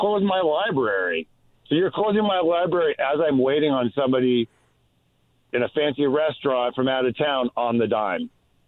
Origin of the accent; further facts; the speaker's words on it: California, United States; I'm from Silicon Valley, okay?